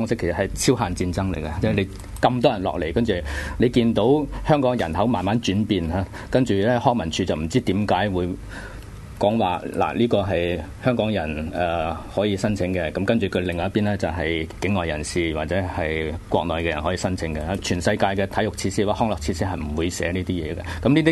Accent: Guangdong, China; 佢又唔知道我係廣東人係避忌嗰個舌字嘅

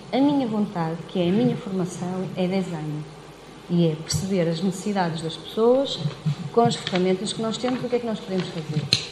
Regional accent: Norte, Portugal; Eu sou daqui da zona do Valdoave.

